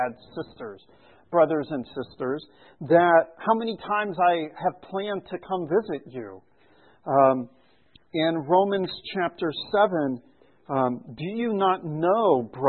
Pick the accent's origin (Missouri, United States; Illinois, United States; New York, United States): Missouri, United States; Kansas City; one of those rabbis that was killed was from Kansas City, my hometown.